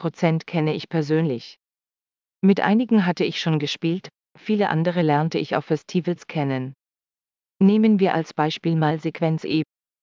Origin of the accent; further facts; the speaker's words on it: Osnabrück, Lower Saxony, Germany; also born or lived in Berlin / Bielefeld; Ich wohnte einige Jahre in Berlin und Bielefeld, kehrte aber letztlich zurück in meine Heimatstadt Osnabrück